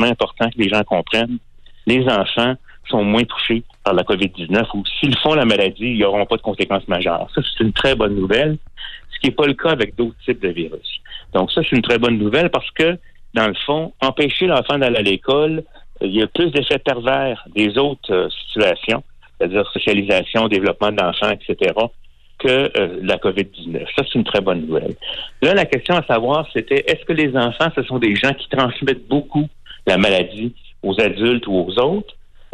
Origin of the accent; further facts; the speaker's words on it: Quebec, Canada; Si on regarde qu'est-ce qui s'est passé chez nous au Québec